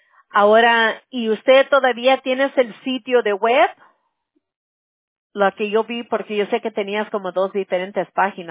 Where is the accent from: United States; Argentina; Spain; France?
United States; born there; Yo nací aquí en los Estados Unidos. Mis abuelos eran de México, pero yo tengo mucha familia, bueno, al lado de mi abuela materna, hay muchos que son cubanos